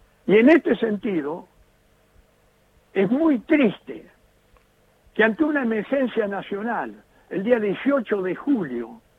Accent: Argentina; como un argentino más

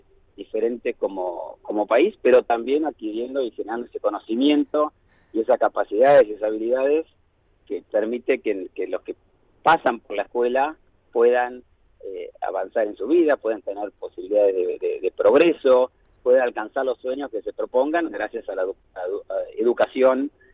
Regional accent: Argentina; los valores comunes que tenemos como argentinos

